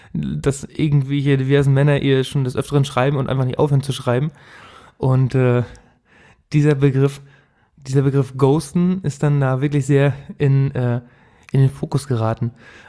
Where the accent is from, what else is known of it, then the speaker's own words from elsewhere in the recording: Mecklenburg-Vorpommern, Germany; Ich darf das sagen, ich bin aus Mecklenburg-Vorpommern.